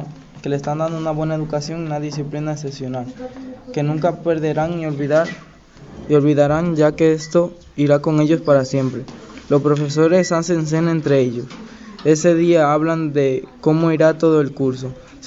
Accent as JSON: {"language": "Spanish", "country": "Dominican Republic", "said": "de República Dominicana. Estudio en el Colegio San Gabriel"}